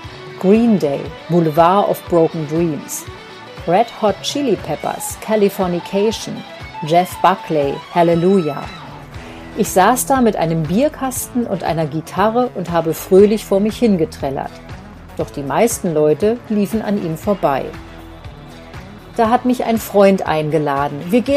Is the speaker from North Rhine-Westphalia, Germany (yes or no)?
yes; Bochum, North Rhine-Westphalia, Germany; also born or lived in Witten; Geboren bin ich in Witten, groß geworden in Bochum, Herne, diese Gegend.